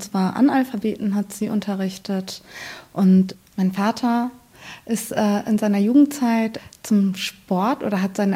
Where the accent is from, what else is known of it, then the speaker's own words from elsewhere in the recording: Afghanistan; now in Germany; Dinge, über die ich jetzt zum Beispiel aktuell schreibe, ist meine Heimat Afghanistan.